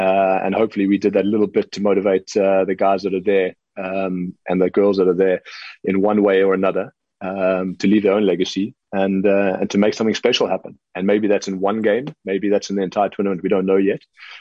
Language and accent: English; South Africa; It's not about you as an individual athlete, especially as a South African hockey player, I believe.